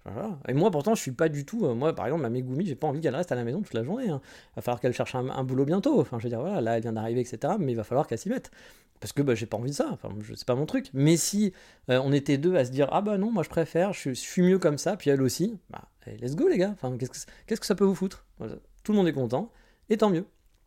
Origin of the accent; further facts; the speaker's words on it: France; je suis français